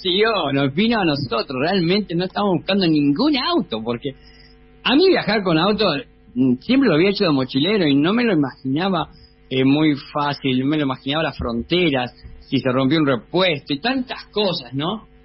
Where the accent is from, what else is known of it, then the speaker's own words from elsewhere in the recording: Argentina; moved away; salí de Argentina sabiendo que la única forma que uno puede manejar es manejando del lado de la derecha